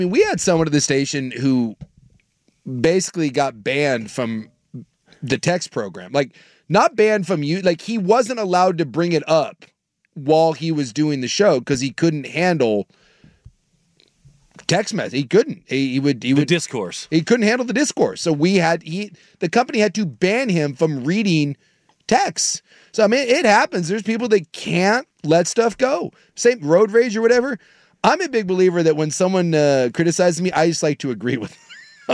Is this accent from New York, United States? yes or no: no; La Center, Washington, United States; he lives in La Center, he's embarrassed that I was from La Center